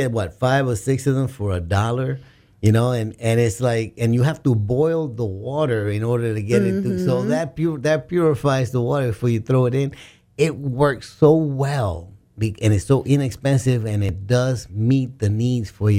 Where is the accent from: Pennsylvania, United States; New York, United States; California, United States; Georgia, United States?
New York, United States; born there; hey, man, I was born in the Bronx in New York, you know.